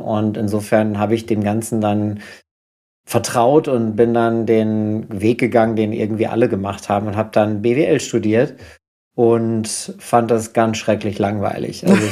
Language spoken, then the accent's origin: German; North Rhine-Westphalia, Germany; Ich bin im Sauerland aufgewachsen und das ist meine Sozialisierung.